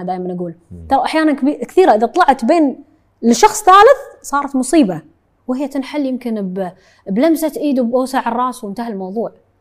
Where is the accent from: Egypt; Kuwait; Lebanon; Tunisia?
Kuwait; هاي بيتي، هاي أرضي، هاي وطني، هاي ديرتي، هاي بلادي، ذكرياتي، حياتي، مكان ميلادي، فيها عشت وفيها بموت إن شاء الله واندفن يعني